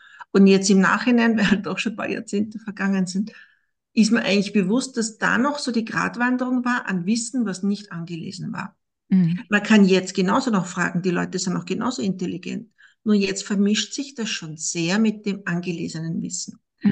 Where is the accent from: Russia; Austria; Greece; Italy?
Austria; Wirthofen an der Deyer, Lower Austria; Ich komme aus Österreich, aus dem Waldviertel, genau genommen aus Wirthofen an der Deyer. Bin dort auch aufgewachsen. Wir haben noch sehr viel Natur zum Glück dort, wo ich herkomme.